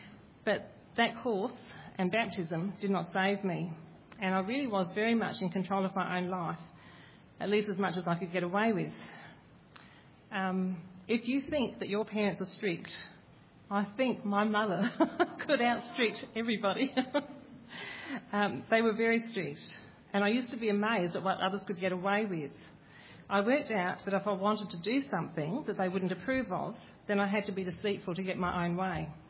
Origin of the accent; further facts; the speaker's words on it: India; born there; I was born in India to missionary parents with the Churches of Christ Mission.